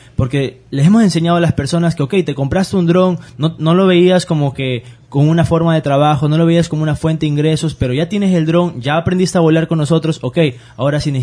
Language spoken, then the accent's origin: Spanish; Santo Domingo, Santo Domingo de los Tsáchilas, Ecuador; Por motivo de que los dos somos santodomingueños, nacimos en Santo Domingo, crecimos allá hasta el colegio